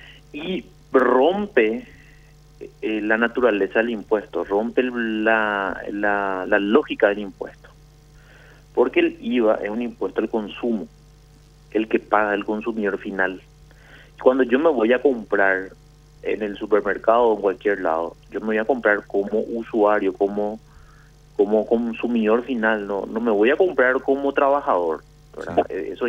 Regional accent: Paraguay; dentro de nuestra naturaleza como paraguayo

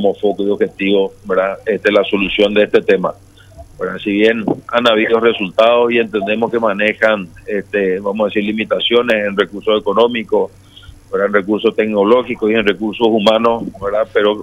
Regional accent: Paraguay

